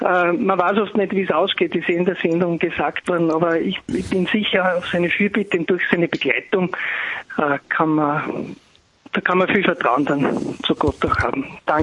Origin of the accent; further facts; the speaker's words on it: Mitterbach, Lower Austria, Austria; ich bin aus Niederösterreich, ursprünglich eigentlich aus dem Mariezählerland und ganz genau gesagt aus Mitterbach.